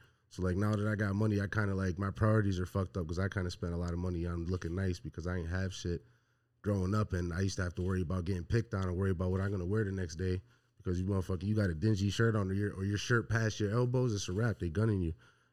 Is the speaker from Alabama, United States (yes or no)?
no; Buffalo, New York, United States; From Buffalo, New York. Grew up, born and raised in the West Side.